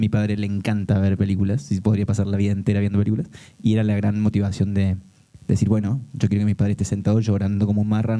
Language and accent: Spanish; Córdoba, Argentina; now in Spain; viendo una persona de Córdoba encima, que tenemos un acento como, por decirte, más marcado que el andaluz de aquí